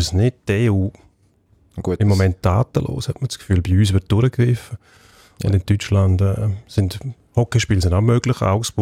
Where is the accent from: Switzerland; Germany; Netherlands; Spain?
Switzerland; Wir haben ja noch tiefere Ligen bei uns in der Schweiz, wo man ein Spiel kann besuchen kann.